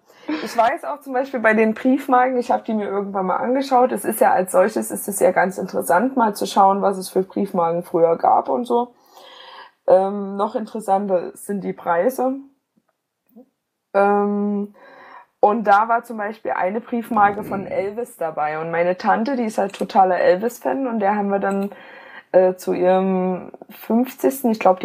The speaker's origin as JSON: {"language": "German", "town": "Zwickau", "region": "Saxony", "country": "Germany", "said": "ich komme ja aus Zwickau"}